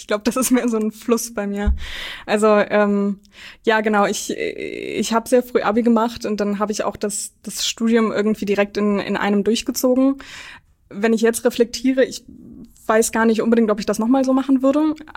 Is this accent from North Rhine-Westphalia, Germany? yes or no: yes; Essen, North Rhine-Westphalia, Germany; Also ich bin geboren in Essen und da auch in der Gegend aufgewachsen. Ich würde mich auch als Pottkind tatsächlich beschreiben.